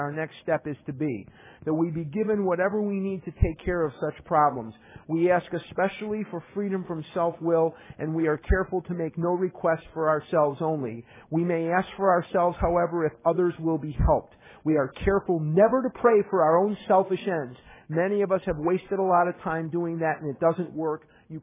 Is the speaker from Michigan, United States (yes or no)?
no; Chicago, Illinois, United States; I'm from Chicago. I want what I want.